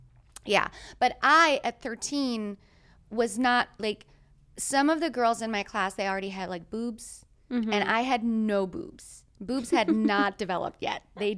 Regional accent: Übach-Palenberg, North Rhine-Westphalia, Germany; Well, I grew up in Germany, as you know by now, mm-hmm. In a small town called Übach-Palenberg.

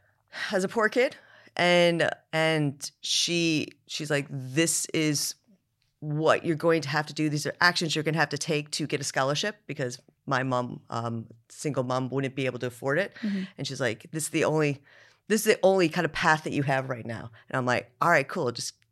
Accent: United States; What you'll know from this podcast is that I'm American, and so English words sometimes don't translate.

